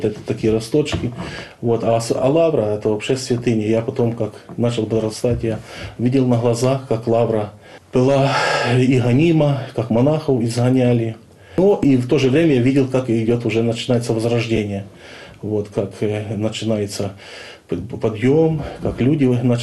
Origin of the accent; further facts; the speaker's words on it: Ukraine; born there; Родился я сейчас уже как бы наша заграница, это Украина